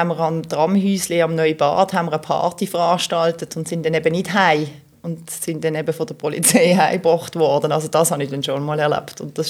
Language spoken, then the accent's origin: German; Basel, Basel-Stadt, Switzerland; In Basel, ja. Im Frauenspital, im Grossbasel muss ich sagen, weil ich bin eigentlich im kleinen Basel aufgewachsen. Aber der Lebensstart war eigentlich im grossen Basel. Und nachher immer im kleinen Basel daheim